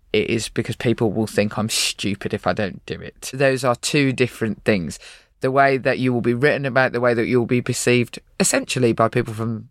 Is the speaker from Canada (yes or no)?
no; Birmingham, West Midlands, United Kingdom; So I stood up and said, well, I'm from Birmingham.